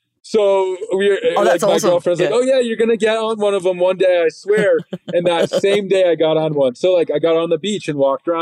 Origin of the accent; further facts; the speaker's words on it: East Coast, United States; You know, I grew up on the East Coast.